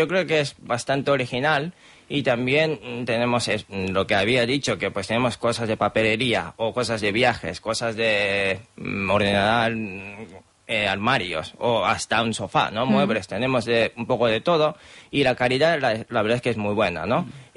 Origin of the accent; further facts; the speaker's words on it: Japan; Spanish is a second language; now in Barcelona, Spain; Aunque yo soy japonés